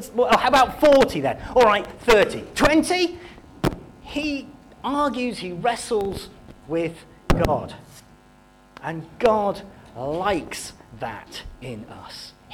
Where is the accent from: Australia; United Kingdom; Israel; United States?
United Kingdom; being very British, we can be very polite